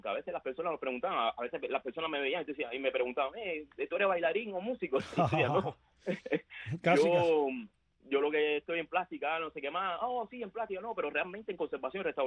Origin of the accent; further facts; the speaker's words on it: Cuba; Realmente en Cuba, cuando yo vivo en Cuba, como todos cubanos estamos inconformes